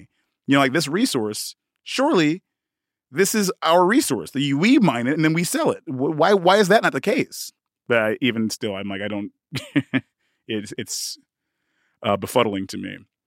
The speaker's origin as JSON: {"language": "English", "country": "United Kingdom", "said": "when I was using my American accent, that was me trying to fit in. And so then when I was talking to her and everybody's like, wow, you know, like she was like the only one who really knew that I was British"}